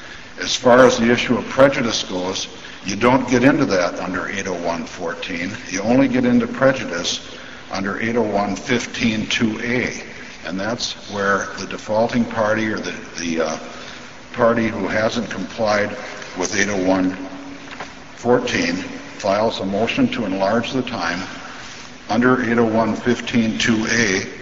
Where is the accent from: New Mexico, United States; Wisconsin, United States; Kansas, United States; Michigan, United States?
Wisconsin, United States; Ashland; May it please the court … I'm from Ashland.